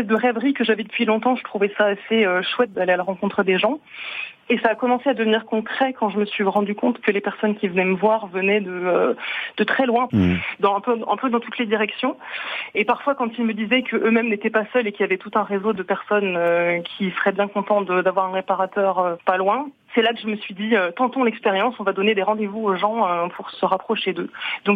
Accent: Grand Est, France; moi je viens d'Alsace

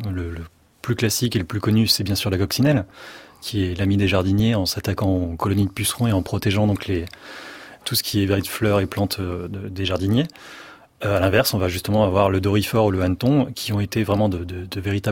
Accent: Grenoble, Auvergne-Rhône-Alpes, France; j'ai été élevé à Grenoble et dans les campagnes environnantes

